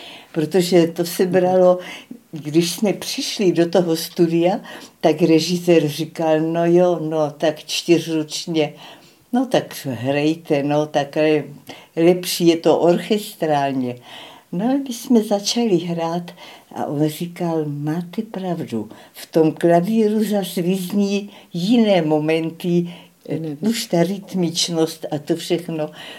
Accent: Kyjov, South Moravian Region, Czechia; also born or lived in Žeravice; Já jsem se narodila v Žeravicích, to je tam u Kyjova, u Vzence, pak jsme bydleli v Kyjově. No a mamička byla ze Strážnice

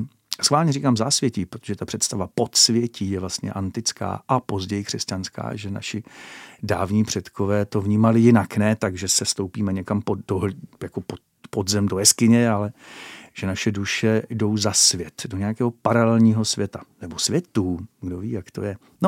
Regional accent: Beskydy, Czechia; also born or lived in Brno; now in Vrbice, Czech Republic; já jsem se přestěhoval jsem se z Brna na Vrbicu. Předtím jsem se do Brna přestěhoval od nás z Beskyd

